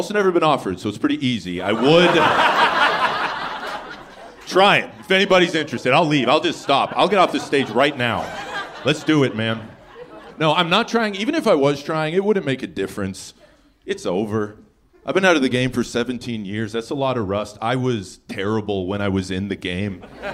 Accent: Canada; I've been called gay by Americans because I'm Canadian

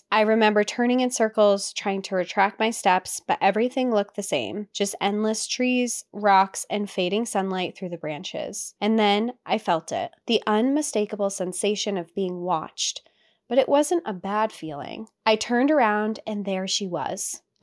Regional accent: California, United States; I'm from Central Valley, California, the part of the state that most people forget exists. No beaches, no palm trees, just endless farmland, cattle, and citrus groves stretching out for miles.

